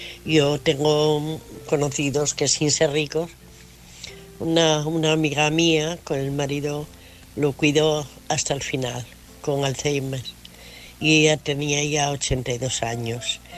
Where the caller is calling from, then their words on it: Asturias, Spain; de Asturias.